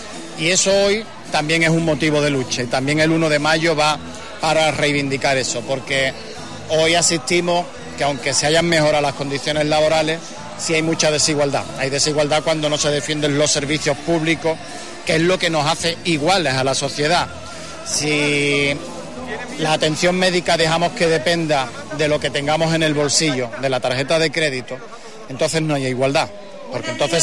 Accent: Spain; somos la provincia española con más casos de ictus por habitante

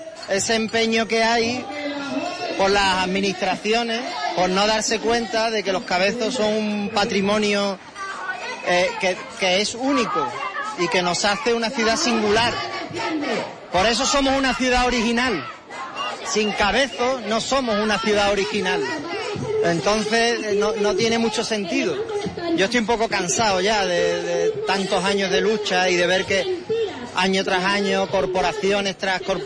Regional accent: Huelva, Andalusia, Spain; yo soy de Huelva de toda la vida y los cabezos forman parte de mis señas de identidad.

